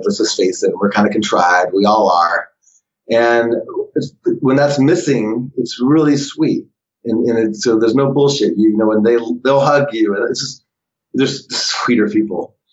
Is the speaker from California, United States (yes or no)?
no; Kansas, United States; I grew up in Kansas, and the trailer for the special ed people and the speech were the same trailer.